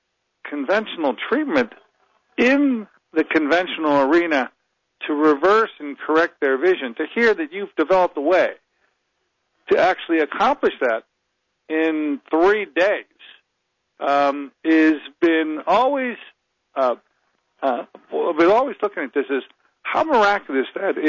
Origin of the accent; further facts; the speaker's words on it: Pittsburgh, Pennsylvania, United States; in my hometown, my area, which happens to be your hometown, too. And that's Pittsburgh, Pennsylvania.